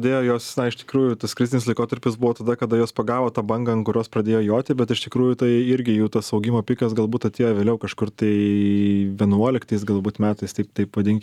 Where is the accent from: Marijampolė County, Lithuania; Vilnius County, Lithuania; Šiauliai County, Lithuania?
Šiauliai County, Lithuania; Šiauliai; aš esu užaugęs Šiauliuose. Turiu daugiausia žemaitišką kraują